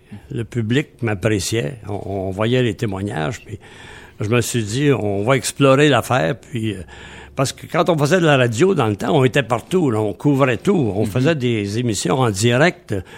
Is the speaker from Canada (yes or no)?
yes; Montreal, Quebec, Canada; born there; j'arrivais de Montmagny parce que je suis né à Montréal